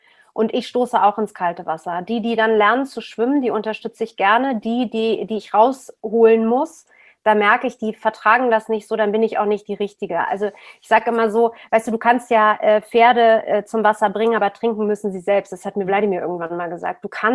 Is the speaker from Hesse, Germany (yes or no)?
no; Berlin, Germany; born there; Ich bin in West-Berlin geboren, was wie eine Insel damals war.